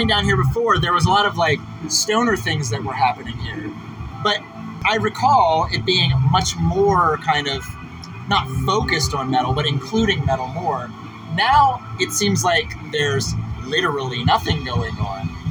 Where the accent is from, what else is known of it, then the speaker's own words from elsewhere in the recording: Montreal, Quebec, Canada; I'm down, obviously, for South by Southwest. I'm from Montreal.